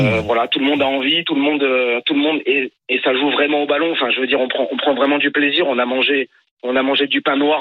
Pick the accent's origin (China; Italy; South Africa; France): France; Cannes, Provence-Alpes-Côte d'Azur; On est originaire du Nord, donc. Mais je suis né à Cannes. Voilà. Je suis du Sud.